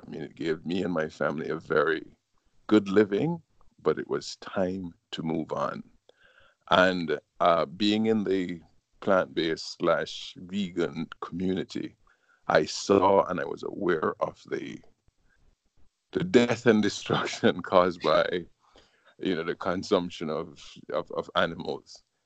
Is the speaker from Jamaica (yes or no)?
yes; Jamaica; Growing up in Jamaica in the 70s